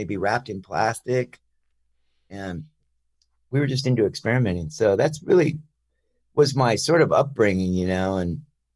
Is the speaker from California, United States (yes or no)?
yes; Long Beach, California, United States; born there; You know, I was born in Long Beach, California, and I had 2 older brothers that were really music guys